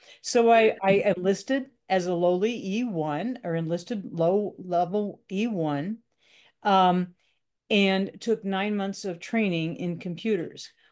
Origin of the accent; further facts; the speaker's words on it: South Dakota, United States; I was born in North Dakota. I grew up in South Dakota.